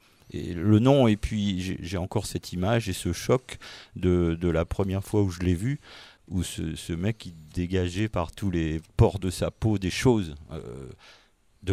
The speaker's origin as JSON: {"language": "French", "region": "Hauts-de-France", "country": "France", "said": "on est du Pas-de-Calais. Moi, j'étais ado et c'était au Touquet Paris-Plage."}